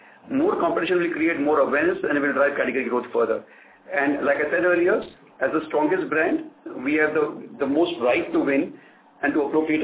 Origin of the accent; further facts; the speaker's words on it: India; I think like a lot of people across the country, as Indian citizens, we were also heartbroken